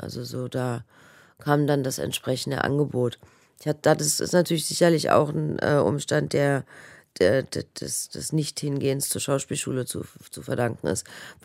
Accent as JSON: {"language": "German", "country": "Germany", "tie": "born there", "said": "Und für die bin ich nun mal ein Kind der DDR auch und dort geboren."}